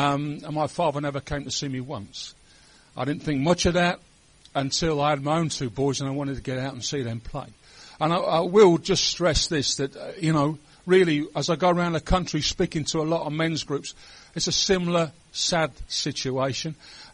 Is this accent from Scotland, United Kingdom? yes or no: no; Burton-on-Trent, West Midlands, United Kingdom; born there; I was born up in the Midlands of the UK, in a, just near Derby, a place called Burton-on-Trent.